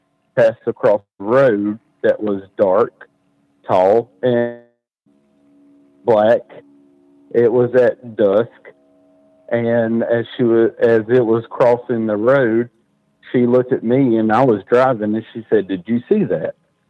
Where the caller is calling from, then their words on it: Marion, North Carolina, United States; I'm calling from Marion, North Carolina.